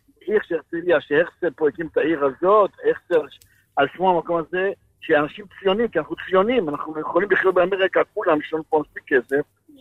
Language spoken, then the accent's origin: Hebrew; France; Hebrew is a second language; אנחנו צרפתים ברמה, זה לא רמה שלנו